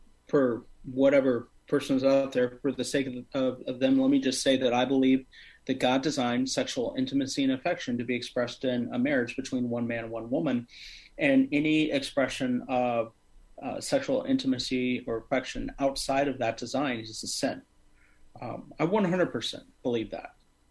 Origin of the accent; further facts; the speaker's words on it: Kansas City, United States; I grew up in the Kansas City area with my mom's half of my childhood.